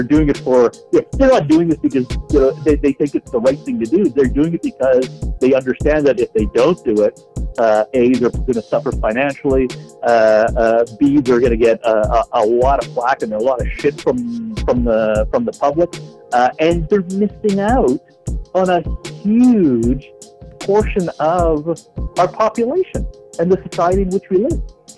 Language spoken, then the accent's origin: English; Canada; was born in Canada. I grew up in Canada. My mom and dad immigrated to Canada from India